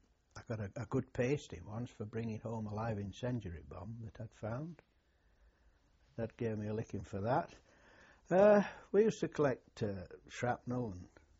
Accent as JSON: {"language": "English", "town": "Sheffield", "region": "Yorkshire and the Humber", "country": "United Kingdom", "tie": "born or raised there", "said": "In Sheffield."}